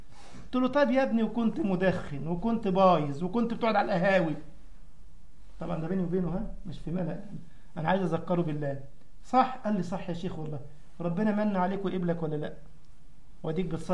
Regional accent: Egypt; يعني اذكر عندنا في مصر

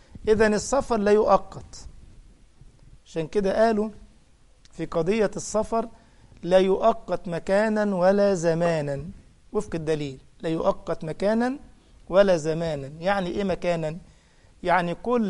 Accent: Egypt; moved away as an adult; now in Germany; يعني أنا الآن مقيم عندكم في ألمانيا، بروح عطلة لمصر، بلدي مصر وبيتي في مصر وأولادي في مصر

